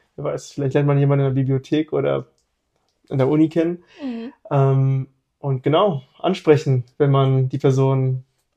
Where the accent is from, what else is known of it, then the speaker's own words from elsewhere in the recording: Hannover, Lower Saxony, Germany; Also ich komme ursprünglich auch aus Hannover.